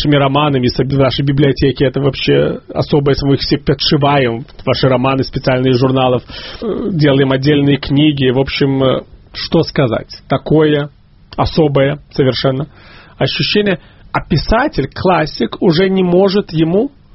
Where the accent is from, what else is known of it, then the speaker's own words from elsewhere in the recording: Kyiv, Ukraine; я на идиш не разговариваю, потому что я был из Киева.